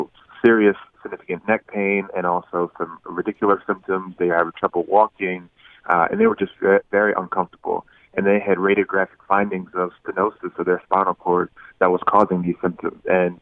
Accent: Bahamas; now in United States; As you know, I'm from the Bahamas, and it was hard.

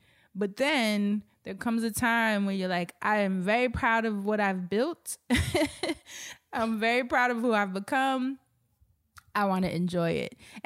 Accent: New York, United States; born and raised in Harlem and moved to Brooklyn in my 30s. And I love New York.

